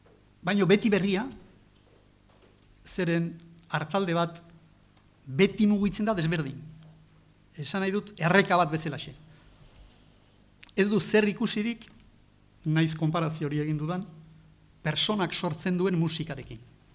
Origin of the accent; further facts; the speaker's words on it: Goizueta, Navarre, Spain; Goizuetan sortua naiz